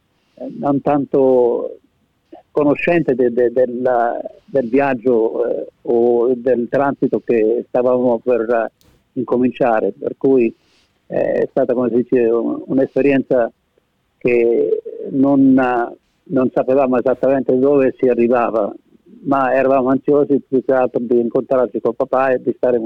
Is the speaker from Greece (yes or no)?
no; Sinopoli, Calabria, Italy; born there; Io sono nato a Sinopoli, provincia di Reggio Calabria, nel 5 di maggio 1941.